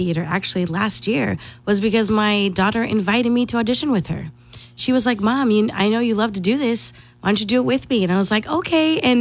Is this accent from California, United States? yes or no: yes; California, United States; I come from California.